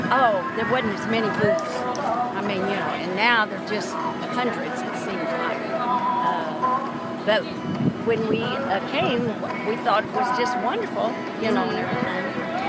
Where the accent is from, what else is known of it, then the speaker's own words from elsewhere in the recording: Kentucky, United States; Because we came from Kentucky.